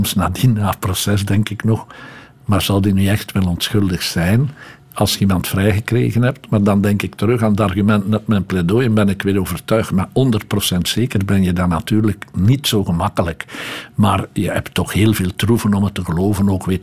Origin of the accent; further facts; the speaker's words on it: Leuven, Flanders, Belgium; Ik ben wel van Leuven